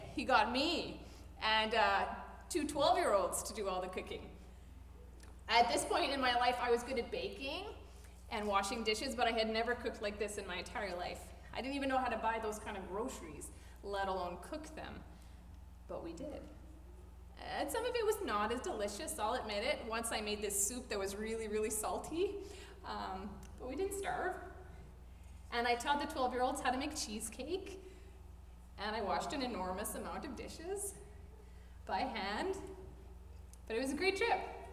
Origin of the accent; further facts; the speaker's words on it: Edmonton, Alberta, Canada; also one in downtown Edmonton, which was my hometown.